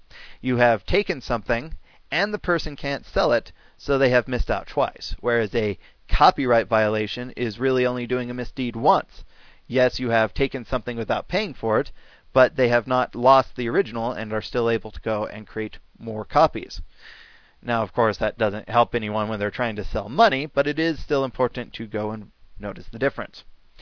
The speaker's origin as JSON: {"language": "English", "country": "United States", "said": "I can tell you, as an American fan of anime, I really, really hate Moe."}